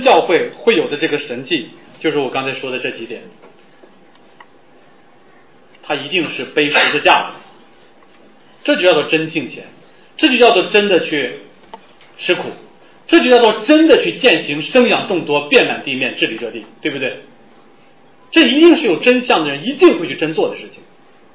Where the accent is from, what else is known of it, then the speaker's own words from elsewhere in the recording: Northeast China, China; 我也是东北人，我已经效忠东北啊，所以不要以为黑东北，我的孩子都是东北人